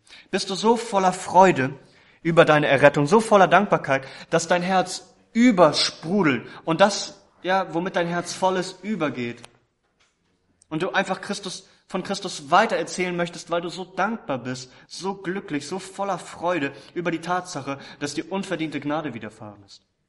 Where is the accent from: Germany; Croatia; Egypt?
Germany; Northern Germany; ich bin Norddeutscher, ich komme von der Ostsee